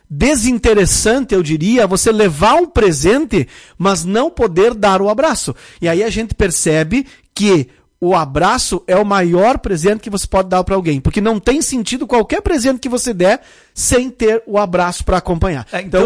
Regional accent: Rio Grande do Sul, Brazil; nós somos gaúchos e lagoenses

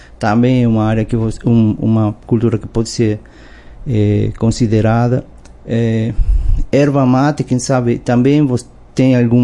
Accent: Uruguay; Portuguese is a second language; also born or lived in São Paulo; now in Brazil; sou químico também, formado no Uruguai, que é minha terra natal, e o mestrado e doutorado eu fiz em São Paulo, na USP

